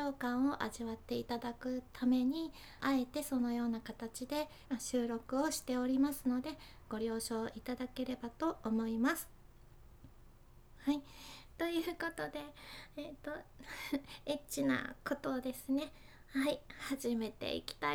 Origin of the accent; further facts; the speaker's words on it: Fukuoka, Japan; 出身は福岡です。